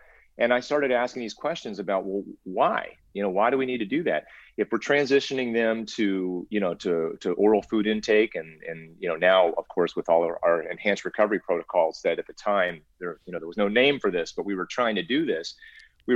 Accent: Cincinnati, Ohio, United States; I grew up in Ohio, actually. So I'm a Midwest kid.

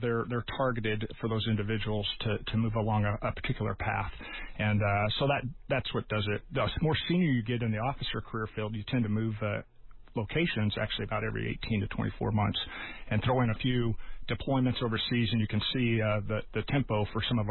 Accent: Arizona, United States; I grew up in the White Mountains here in Arizona. I consider myself pretty much an Arizona native

